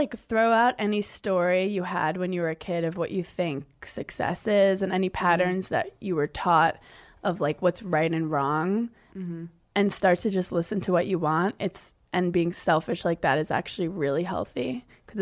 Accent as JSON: {"language": "English", "town": "Brooklyn", "region": "New York", "country": "United States", "tie": "born or raised there", "said": "I always had a cat growing up because I grew up in Brooklyn, so it was small."}